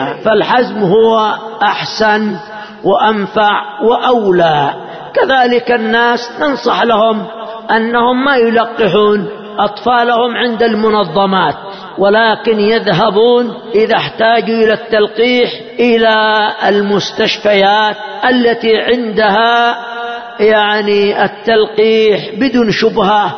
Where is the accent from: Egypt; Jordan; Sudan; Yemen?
Yemen; عندنا في اليمن، عندنا في اليمن